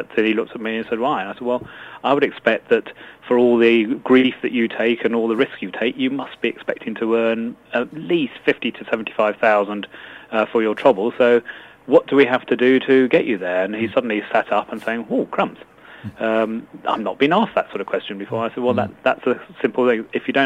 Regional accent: Eastbourne, South East England, United Kingdom; I come from the Sunshine Coast, so sunny Eastbourne, just along the coast, so where the sun is always shining

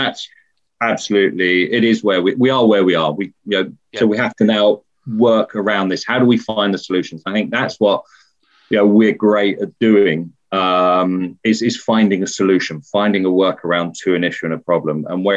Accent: London, United Kingdom; now in Tunbridge Wells, United Kingdom; I moved to Tunbridge Wells in 2002. I grew up in South London, moved out, priced out from where I lived. So I moved out to Tunbridge Wells. And I spent 20 odd years commuting to London.

